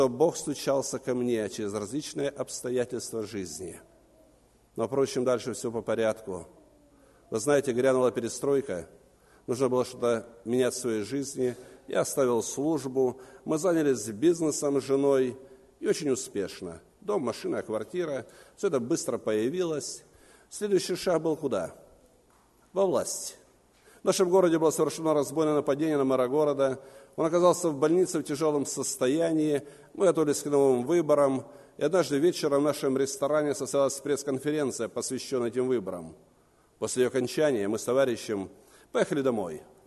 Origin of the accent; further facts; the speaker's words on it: Anapa, Krasnodar Krai, Russia; Я возвратился в свой родной город Анапа, Краснодарского края, откуда я родом.